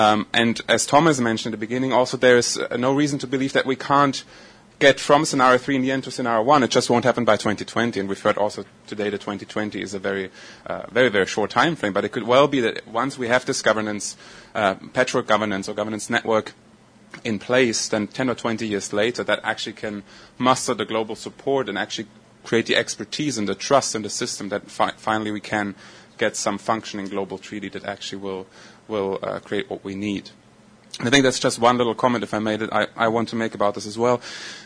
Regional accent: Berlin, Germany; English is a second language; from Berlin, also part of the group.

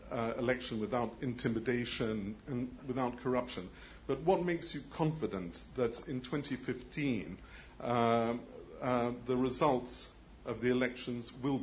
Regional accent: United Kingdom; I'm a British journalist of Ukrainian origin.

